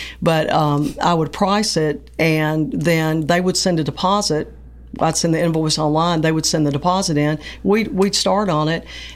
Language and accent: English; Pulaski, Tennessee, United States; now in Nashville, United States; I grew up in Pulaski, graduated a long time ago, and moved to Nashville, went to Belmont for a while